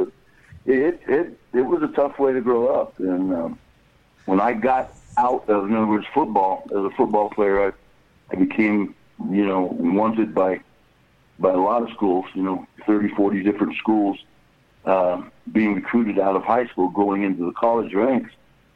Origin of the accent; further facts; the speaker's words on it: Compton, California, United States; born in Linwood at the St. Francis Hospital, and I was living in Compton when that occurred.